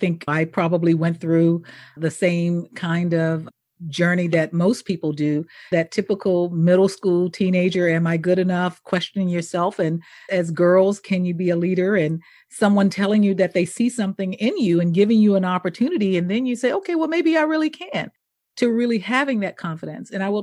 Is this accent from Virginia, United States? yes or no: no; Mississippi, United States; I don't have any illusions around what my home state is.